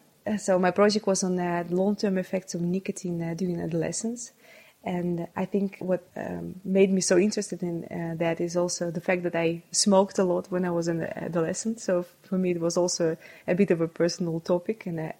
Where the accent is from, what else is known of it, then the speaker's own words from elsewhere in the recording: Saint Petersburg, Russia; I was born and brought up in St. Petersburg. I first went to university in St. Petersburg for 5 years.